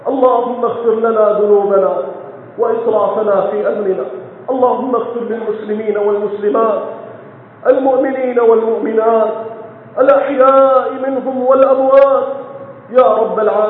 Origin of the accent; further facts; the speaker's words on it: Iraq; اللهم اجعل بلدنا العراق آمنا مطمئنا